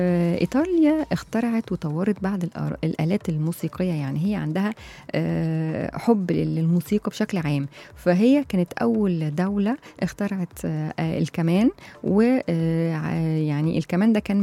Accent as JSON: {"language": "Arabic", "country": "Egypt", "said": "وفي أنواع كتير من الرأس عندنا إحنا موجودة في مصر"}